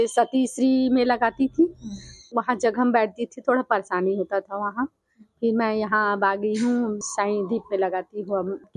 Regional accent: Sipat, Chhattisgarh, India; मैं सीपात बलौदा से हूँ। मेरा यहाँ आना दो साल हो गया यहाँ आके।

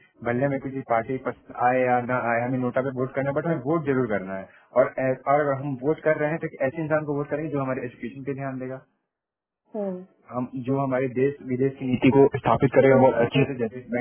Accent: Uttar Pradesh, India; जी, मैं उत्तर प्रदेश का रहने वाला हूँ।

